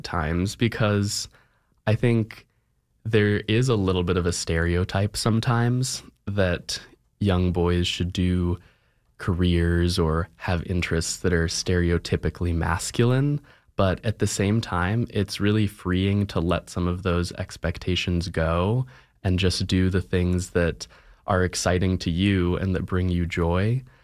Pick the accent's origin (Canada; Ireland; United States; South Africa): United States; Virginia; I'm from Virginia, and we have dancers from as far away as Brazil and South Korea.